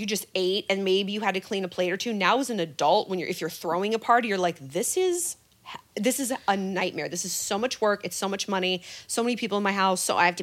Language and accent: English; California, United States; I was in my hometown mall. I'm from Orange County.